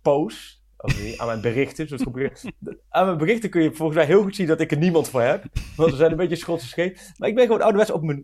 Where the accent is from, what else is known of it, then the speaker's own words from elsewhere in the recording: Gelderland, Netherlands; ik kom uit de Achterhoek, joh.